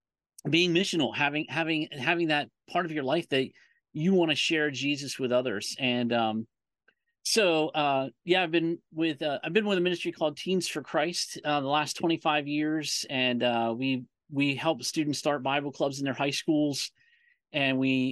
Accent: Pennsylvania, United States; So I grew up in Pennsylvania, and I was a ninth grader when I did a year of homeschool because our school went on strike.

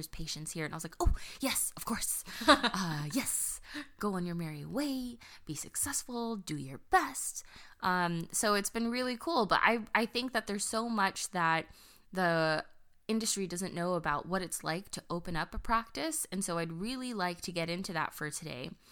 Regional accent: Chino Hills, California, United States; I grew up in Chino Hills, as did Katrina.

